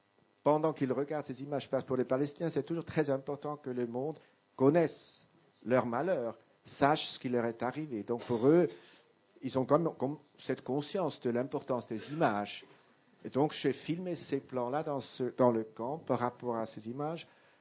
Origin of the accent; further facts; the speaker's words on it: Switzerland; Moi, je suis suisse